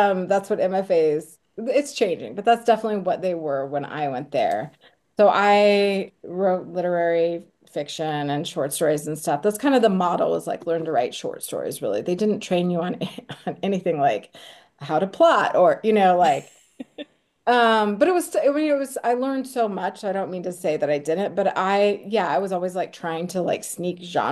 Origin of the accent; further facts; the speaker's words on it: Kansas, United States; Okay, so everyone know I'm from Kansas, so just I guess I have to start there.